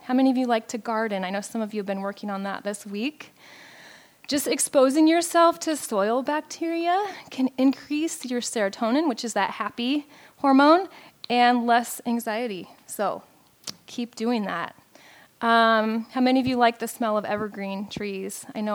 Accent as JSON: {"language": "English", "region": "Pacific Northwest", "country": "United States", "said": "I know I'm from the Pacific Northwest, so that's an issue"}